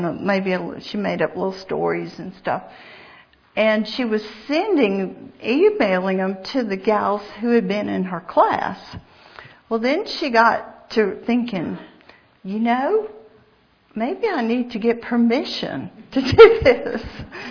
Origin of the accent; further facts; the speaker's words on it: Atlanta, Georgia, United States; born there; Let me tell you a little bit about my life before God saved me. I was born in Atlanta. I'm an only child.